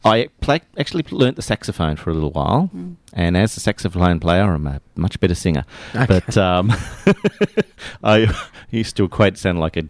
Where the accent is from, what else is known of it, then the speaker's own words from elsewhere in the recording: Sydney, New South Wales, Australia; born there; I'm actually a Sydney boy.